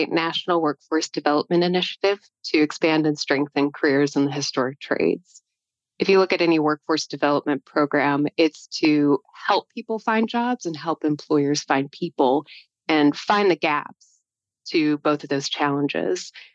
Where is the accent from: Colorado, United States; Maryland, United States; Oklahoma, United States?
Oklahoma, United States; Tulsa; Well, I'm an Okie, originally from Tulsa, Oklahoma, and have a background in history.